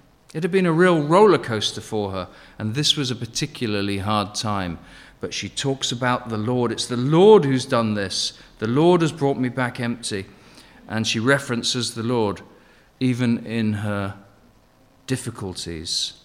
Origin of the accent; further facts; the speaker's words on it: Henley, South East England, United Kingdom; born there; I was born in Henley, so I haven't got far in life either, Johnny.